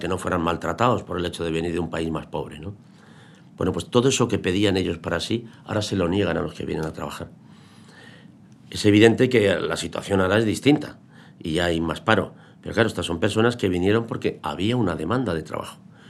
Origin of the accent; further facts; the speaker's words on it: Spain; En mi país es especialmente dramático porque es un país tradicionalmente de migrantes.